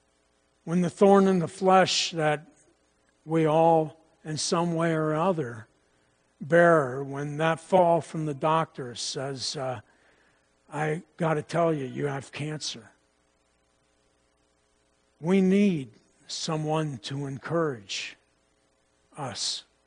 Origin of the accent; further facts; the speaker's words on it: Pennsylvania, United States; I grew up in Pennsylvania here over in a small church up along the South Mountain.